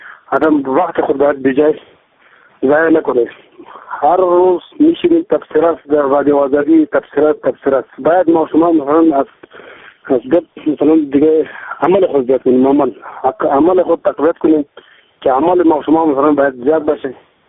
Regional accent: Afghanistan; کل ما شما افغان هستیم.

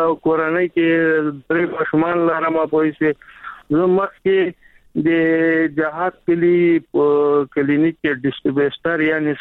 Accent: Paktia, Afghanistan; موږ د پکتیا خو یو غرنۍ ولایت

